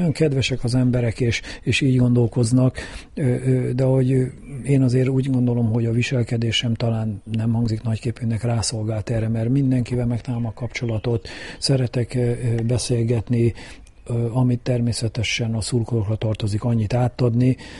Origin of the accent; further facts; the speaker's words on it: Kecskemét, Bács-Kiskun, Hungary; a kecskeméti lakosokra, nem csak azért, mert itt születtem, ugye a városközpontban, itt nőttem fel a egyik városrészbe, ugye a Széchenyi városba